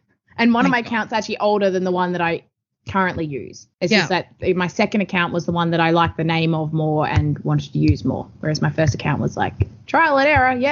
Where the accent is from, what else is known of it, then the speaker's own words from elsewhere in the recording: Australia; as an Australian. I'm like, this feels illegal.